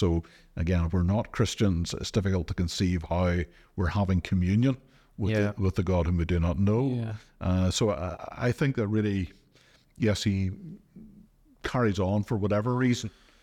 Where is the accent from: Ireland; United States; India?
Ireland; And again, very often as Irish Baptists, we're very keen memorialists.